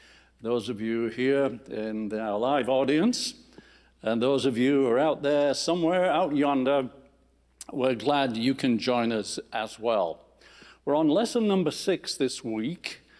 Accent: England, United Kingdom; I grew up in England, and there's a sea to the left, and it's called the Irish Sea

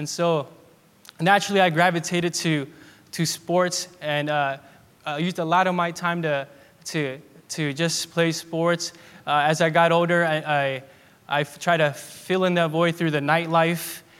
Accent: Peru; now in United States; I was born in Peru.

